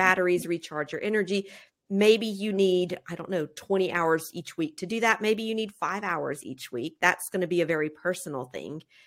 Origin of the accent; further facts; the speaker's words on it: United States; But I feel like, as an American, I feel like, this is not so bad.